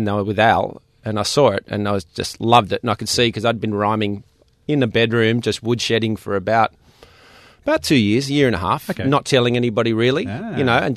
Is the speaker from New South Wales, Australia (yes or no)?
yes; Sydney, New South Wales, Australia; I'm from Bronny. I was born in Sydney.